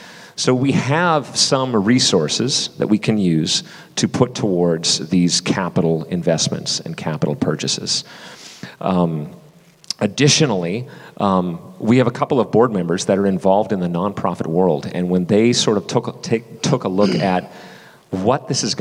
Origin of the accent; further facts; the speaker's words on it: Canada; because I'm so Canadian